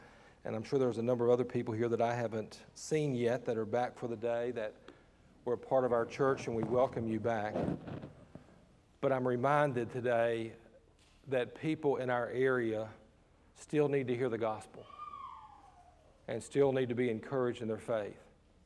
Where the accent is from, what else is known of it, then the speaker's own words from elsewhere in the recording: West Virginia, United States; I remember I've gone back a couple times to see the house where I grew up in West Virginia.